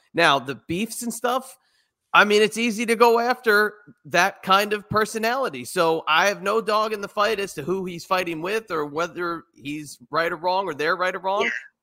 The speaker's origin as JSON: {"language": "English", "region": "New Jersey", "country": "United States", "lives_now": "Virginia, United States", "said": "Fish out of water. I'm in Virginia. I'm from New Jersey. It's a fish out of water."}